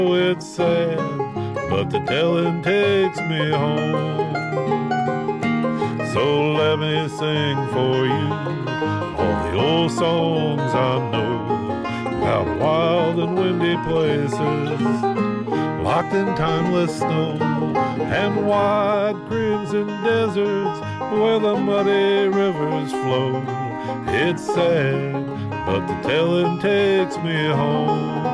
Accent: New York, United States; And I think back to growing up near … on the Hudson and the work he's done.

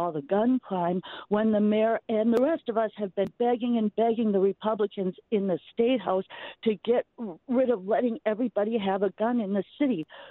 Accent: Milwaukee, Wisconsin, United States; I'm from Milwaukee. We in Milwaukee don't want guns here.

